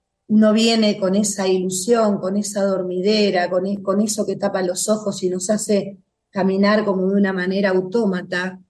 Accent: Buenos Aires, Argentina; now in Mar del Plata, Argentina; Yo vivo en Mar del Plata, soy porteña, pero vivo acá en Mar del Plata por ahora, voy a ir para otro lado en breve

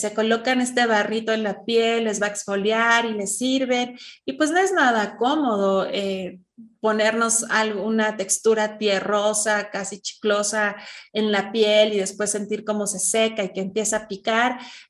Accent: Mexico; Nosotros vamos a estar en las pirámides de Teotihuacán, que es un portal energético muy importante en mi país.

